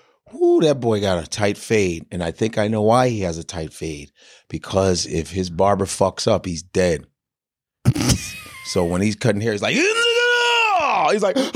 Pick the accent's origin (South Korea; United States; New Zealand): South Korea; I'm from Korea. Korea.